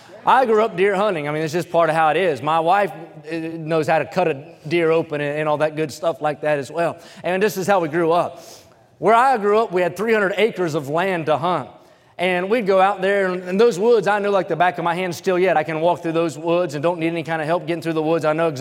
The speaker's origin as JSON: {"language": "English", "region": "West Virginia", "country": "United States", "tie": "born or raised there", "said": "When I was raised in West Virginia, pastor talked about how guns were more readily accessible back then"}